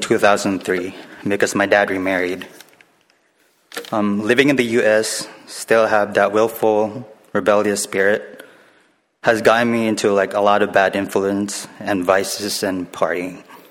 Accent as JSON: {"language": "English", "country": "Philippines", "tie": "born there", "said": "I was born in the Philippines with a Catholic background."}